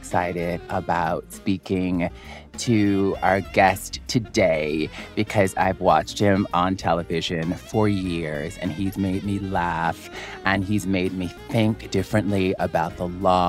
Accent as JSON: {"language": "English", "town": "Mobile", "region": "Alabama", "country": "United States", "tie": "born or raised there", "said": "Growing up in Mobile, Alabama, with a mother who grew up in the segregated South in the context of racial apartheid"}